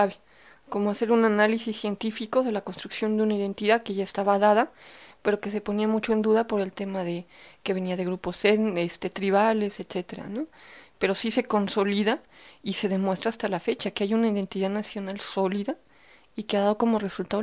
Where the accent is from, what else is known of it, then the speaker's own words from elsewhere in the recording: Mexico; Lo mismo pasa en mi país.